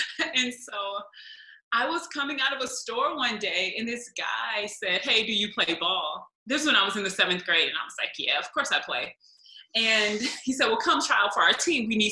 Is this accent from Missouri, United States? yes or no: yes; St. Louis, Missouri, United States; So I'm from St. Louis, Missouri.